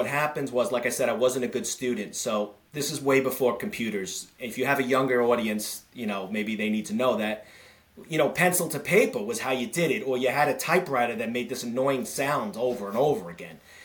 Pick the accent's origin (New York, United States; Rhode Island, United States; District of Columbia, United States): New York, United States; Yeah, I grew up in Queens, New York, and I grew up in a neighborhood that a lot of cops turned out of this area in Queens.